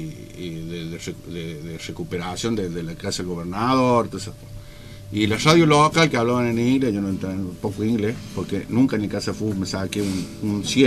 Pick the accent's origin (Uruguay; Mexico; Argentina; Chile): Argentina; Córdoba; para mí yo lo escuché en cordobés, será porque yo soy cordobés